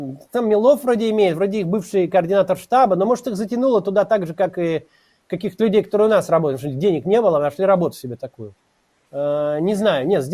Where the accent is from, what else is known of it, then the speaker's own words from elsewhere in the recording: Russia; Я россиянин, российский политик.